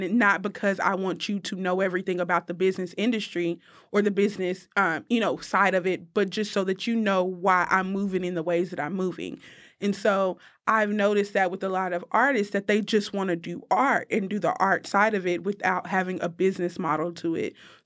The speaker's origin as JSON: {"language": "English", "town": "Austin", "region": "Texas", "country": "United States", "lives_now": "Atlanta, United States", "said": "where I'm coming from Austin and not knowing anybody and, you know, happen to pop in Atlanta"}